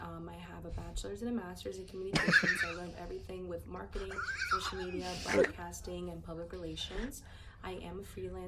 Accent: New Jersey, United States; But anyways … I am 27 years old and I am from New Jersey. I don't currently live in California

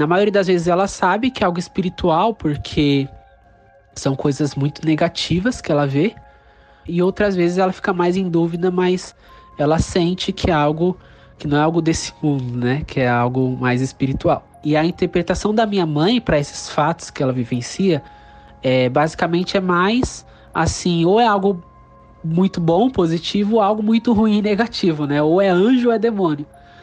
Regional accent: São Paulo, Brazil; eu tenho 26 anos de idade, sou da cidade de São Paulo

